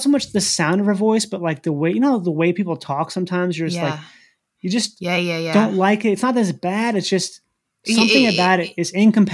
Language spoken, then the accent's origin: English; Minnesota, United States; I'm from the Midwest, which is like middle America.